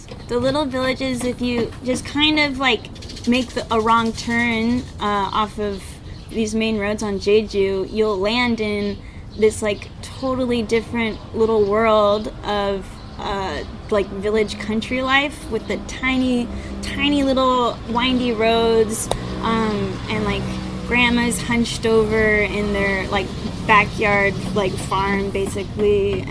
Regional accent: United States; because I'm from America and I know that, you know, there's problems there.

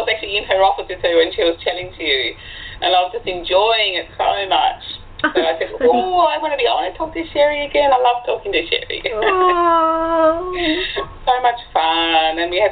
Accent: Australia; So I'm an Australian writer of horror and science fiction and crime recently.

